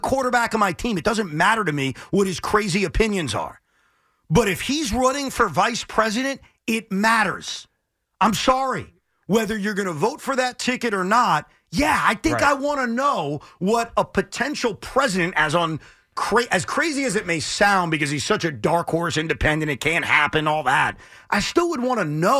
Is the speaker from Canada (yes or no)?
no; New York, United States; as an American, as a New Yorker, it hurts.